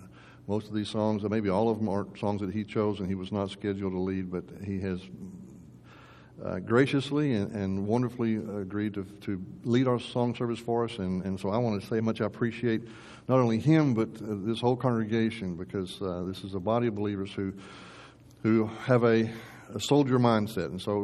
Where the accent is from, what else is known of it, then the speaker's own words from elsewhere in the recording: Texas, United States; Growing up in Texas, that resonates with me.